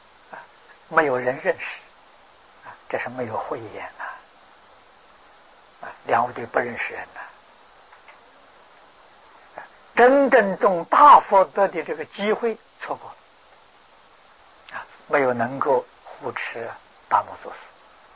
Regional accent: China; 是声闻缘觉我们中国人讲的罗汉辟支佛

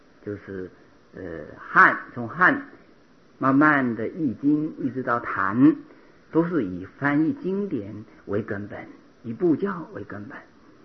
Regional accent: Fujian, China; 因为我不会讲台语，虽然是福建人，但是不会讲台语。我是福建东部啊，东部是属于福州语系，不是属于闽南语系，所以闽南话台语不会讲啊。

